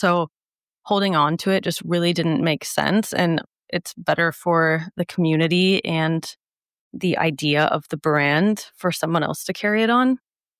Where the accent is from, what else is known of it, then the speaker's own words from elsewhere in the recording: Omaha, Nebraska, United States; because Omaha will always be my hometown. It's where I'm from. It has my heart.